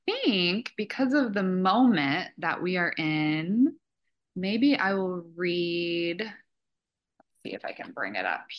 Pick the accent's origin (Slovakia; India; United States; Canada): United States; Midwest; I had never lived in the South when I moved down there, so it was a great experience for me as a Midwesterner to live in a different region of the country